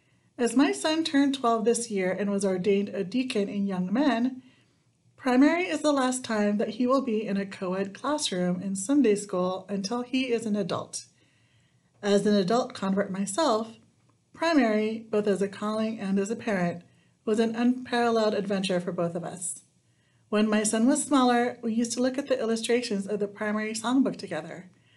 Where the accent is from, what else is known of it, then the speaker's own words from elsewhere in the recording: Philippines; testimony of a young child in the Philippines, another meaningful personal reference for us that it is my home country